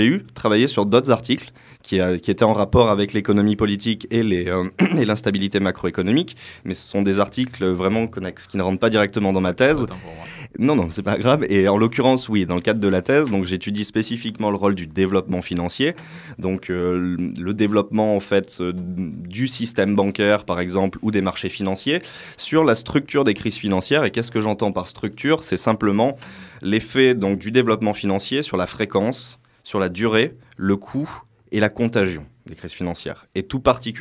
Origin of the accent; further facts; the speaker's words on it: Clermont-Ferrand, Auvergne-Rhône-Alpes, France; moi, je suis natif de Clermont-Ferrand. J'ai fait une grosse partie de mes études à Clermont. J'ai passé un tout petit bout de temps à Lyon, à l'ENS. Et après, je suis revenu faire mon master recherche à Clermont